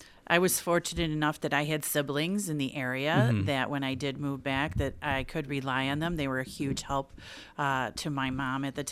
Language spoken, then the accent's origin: English; Buffalo, New York, United States; I was born and raised in South Buffalo.